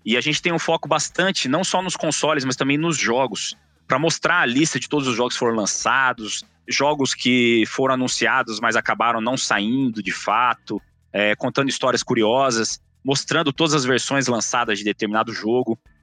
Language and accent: Portuguese; Campo Grande, Mato Grosso do Sul, Brazil; em 98 eu abri uma loja de videogame na minha cidade natal, em Campo Grande, Mato Grosso do Sul.